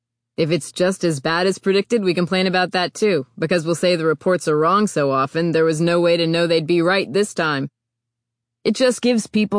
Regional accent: Spokane, Washington, United States; No, my wife was. I'm from Spokane.

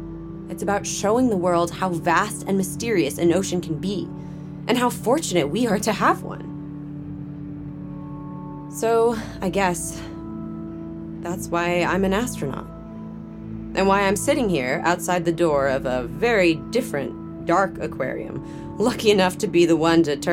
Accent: Chicago, Illinois, United States; I grew up in Chicago. We had snow when I was a kid.

